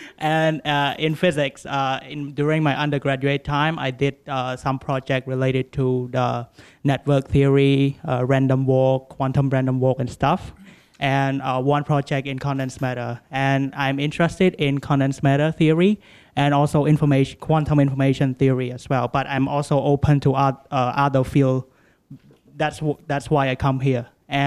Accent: Cambodia; also born or lived in Hong Kong; I'm from Cambodia, but I did my undergrad in Hong Kong

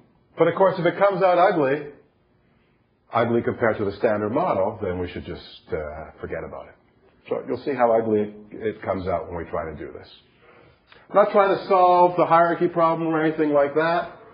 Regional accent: United States; No, this is, I'm from America. It's all about cash.

